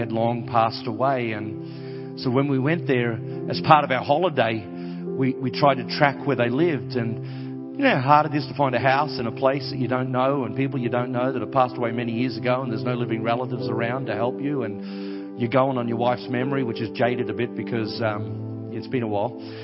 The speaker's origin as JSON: {"language": "English", "country": "Australia", "said": "I'm Aussie through and through and my family are here."}